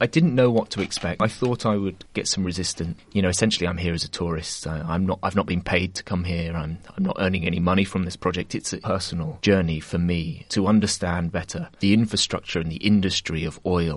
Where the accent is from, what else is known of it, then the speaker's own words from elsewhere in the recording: East of England, United Kingdom; I grew up in East Anglia in England